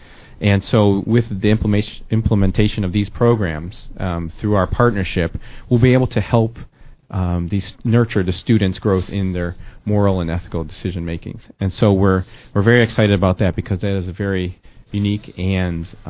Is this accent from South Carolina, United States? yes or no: no; Chicago, Illinois, United States; I was born and raised here in Chicago.